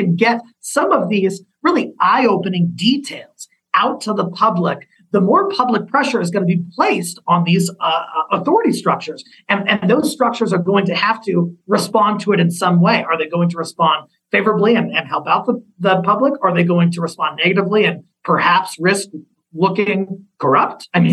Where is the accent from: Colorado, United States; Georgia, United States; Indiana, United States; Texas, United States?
Colorado, United States; born or raised there